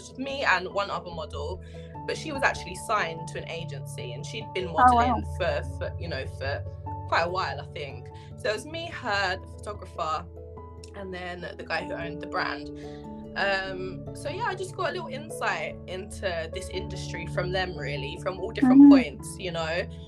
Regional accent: London, United Kingdom; I'm from London. I was born and raised in London. My ethnic background is Jamaican and English.

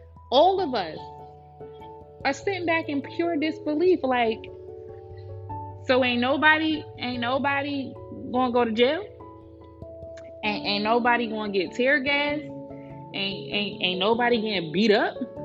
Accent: Brooklyn, New York, United States; You know, I'm a city girl. I grew up in Brooklyn, New York, so I didn't have to deal with much racism in my face.

